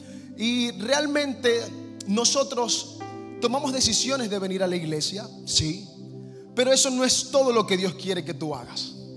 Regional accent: Maracaibo, Zulia, Venezuela; Ciertamente venimos de Maracaibo, Venezuela.

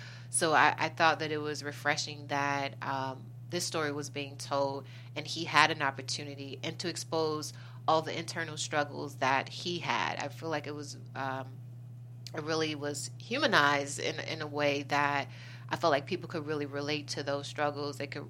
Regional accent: Chicago, Illinois, United States; You know, I'm originally from Chicago.

